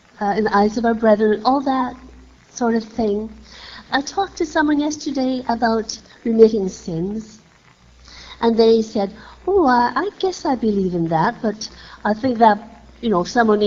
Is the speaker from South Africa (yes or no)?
no; Canada; I'm sorry, but I'm from Canada. And up there, when we talk about a mess, well, that's a mess.